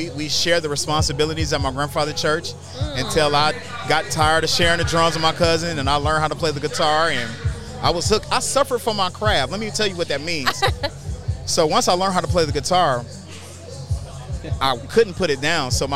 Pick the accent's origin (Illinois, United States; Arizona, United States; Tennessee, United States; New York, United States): Illinois, United States; Rockford; born there; I was born in Rockford, Illinois, though. That's crazy.